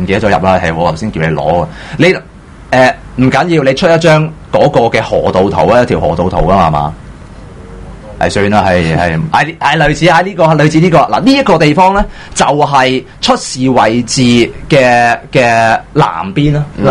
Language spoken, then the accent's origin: Cantonese; Hong Kong; 因為第一樣嘢對於我哋香港人嚟講，佢嗰個風險或者嗰個危機管理係同我哋息息相關嘅嘛